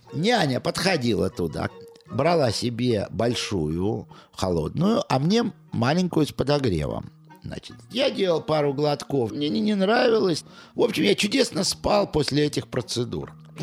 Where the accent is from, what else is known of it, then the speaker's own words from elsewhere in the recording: Siverskaya, Leningrad Oblast, Russia; Мое детство прошло в Сиверской.